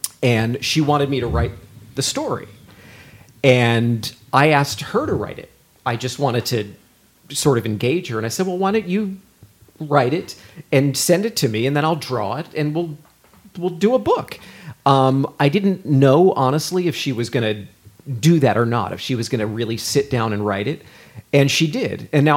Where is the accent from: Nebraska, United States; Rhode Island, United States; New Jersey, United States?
New Jersey, United States; Newark; I am from Newark, New Jersey, originally. I hope you don't have a problem with that.